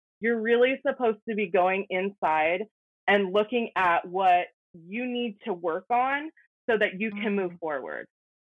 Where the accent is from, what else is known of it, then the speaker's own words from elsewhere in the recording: Colorado Springs, Colorado, United States; born there; So I was born in Colorado Springs